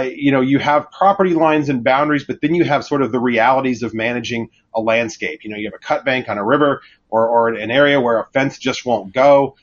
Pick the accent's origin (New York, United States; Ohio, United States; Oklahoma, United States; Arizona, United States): Arizona, United States; I'm from Arizona originally, any of us that have families that settled the West